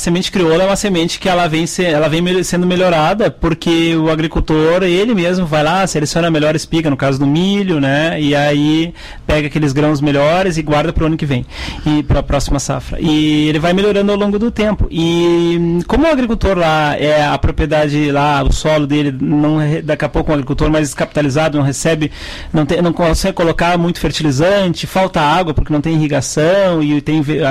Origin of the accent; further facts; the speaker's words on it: Caçapava do Sul, Rio Grande do Sul, Brazil; eu sou de Caçapava, meu pai sempre plantou mugango, né?